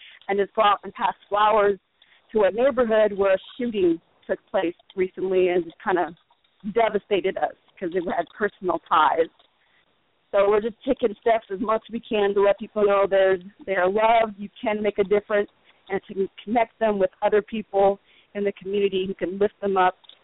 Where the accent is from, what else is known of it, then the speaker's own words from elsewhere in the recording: Lincoln, Nebraska, United States; now in Omaha, United States; I'm originally from Lincoln, so that's more white people. So when I first moved here with my mom in 2001, I was kind of surprised at all the black folks.